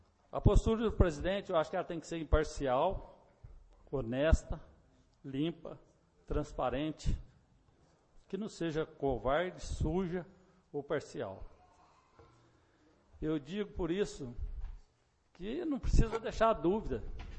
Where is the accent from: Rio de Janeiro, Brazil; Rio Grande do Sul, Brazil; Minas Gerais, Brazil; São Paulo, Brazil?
Minas Gerais, Brazil; Muzambinho; E eu sou 100% muzambiense, nascido, criado aqui, nunca saí de Muzambim.